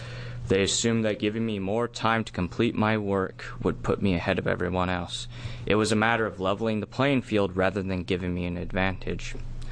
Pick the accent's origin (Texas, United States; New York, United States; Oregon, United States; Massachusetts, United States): Oregon, United States; Eugene; college student from Eugene. I attend Lane Community College, and I just completed my first year.